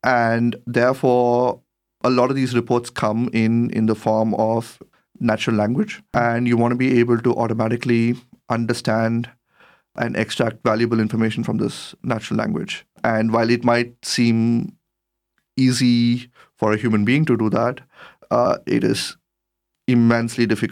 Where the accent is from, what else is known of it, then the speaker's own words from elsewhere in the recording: India; because I come from India, I know how it is there, it is very difficult to socially distance yourself because it's really, really a crowded place.